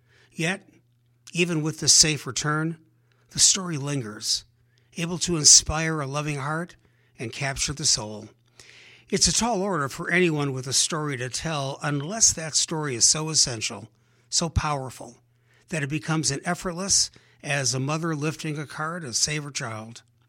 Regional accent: Cleveland Heights, Ohio, United States; Ellen and I are friends, and we grew up in Cleveland Heights, Ohio. We went to high school together and college

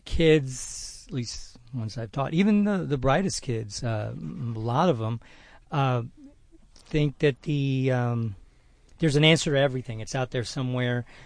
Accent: Houston, Texas, United States; and of course, growing up in Third Ward, Houston.

